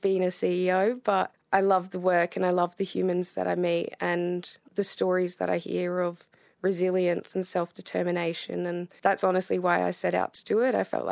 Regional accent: Ceduna, South Australia, Australia; I'm a proud Wirangoo Noongar and Wongatha woman, and I was born and raised on my homelands just out of Ceduna called Yarralina. And growing up in Ceduna for me was absolutely, you know, a once-in-a-lifetime experience.

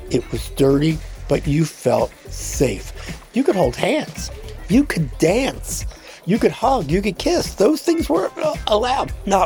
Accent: Philadelphia, Pennsylvania, United States; born there; I was born in Philadelphia in 1951.

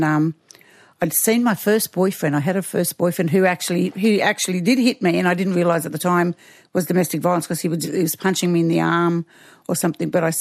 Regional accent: Kempsey, New South Wales, Australia; I'm a proud Dungari woman born and raised in Kempsey on the mid-north coast of New South Wales. I come from a big Aboriginal family and grew up in a big Aboriginal community in Kempsey. Did all my school there.

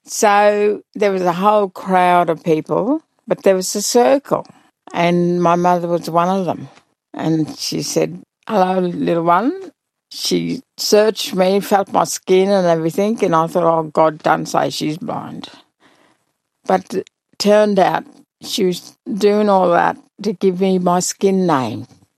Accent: Queensland, Australia; growing up in North Queensland, this is where I had my grandma's help.

